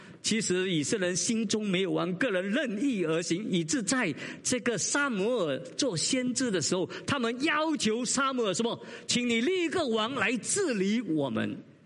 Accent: Singapore; 我是新加坡人，我几时是中国人？我应该是台湾人才对啊。我是新加坡人。

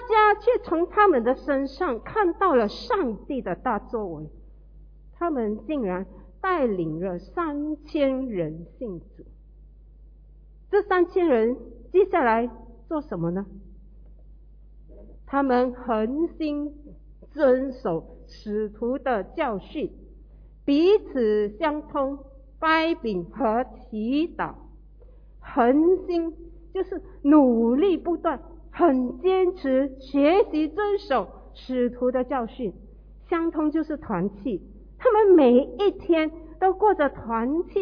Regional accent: Fuzhou, Fujian, China; 我是福州人，福州人，有没有人会讲福州话？哎呦 OK， 很多人呢说福州话听起来好像在骂人除了福州话我还会一点广东话。

